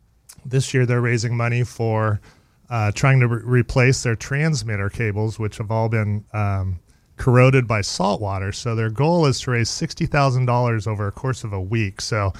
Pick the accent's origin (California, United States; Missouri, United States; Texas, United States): California, United States; Laguna Beach; We are Laguna Beach locals. We're natives. We're both born and raised in Laguna Beach.